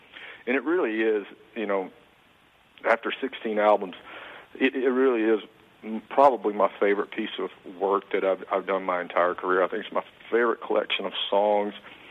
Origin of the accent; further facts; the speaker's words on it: Louisiana, United States; You know, growing up in Louisiana and growing up playing football and baseball and basketball